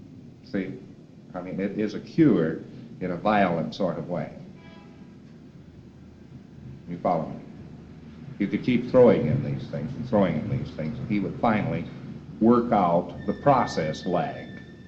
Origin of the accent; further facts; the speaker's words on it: Saskatchewan, Canada; born there; but I was born in Saskatchewan, too.